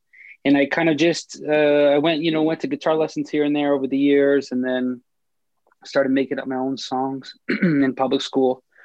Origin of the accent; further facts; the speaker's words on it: Calgary, Alberta, Canada; also born or lived in Ontario; I was born in Ontario, which is towards the east side of the country, and then moved to Calgary, actually, when I was young. And okay. Then I've just grown up here I was gone for a brief stint. I went to Toronto for a bit